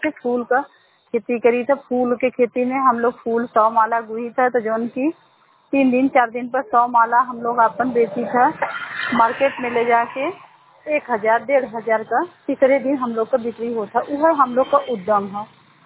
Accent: Manjesau, Uttar Pradesh, India; हम मंजेसऊ गांव को रहे वाली बिंदवस्ती से। हमारा गांव मंजेसऊ जिला मिर्जापुर मजुआ ब्लॉक पोस्ट जमुआ।

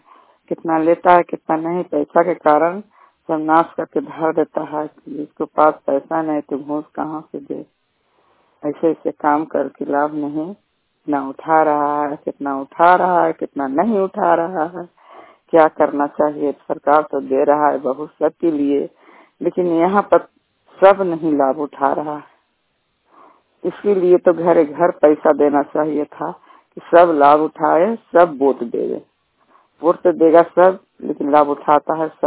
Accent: Chhotki Ghosi, Bihar, India; छोटकी घोसी के रहने वाले हैं, थाना हिलसा, जिला नालंदा, पोस्ट दाहा बिहार, पंचायत कावा

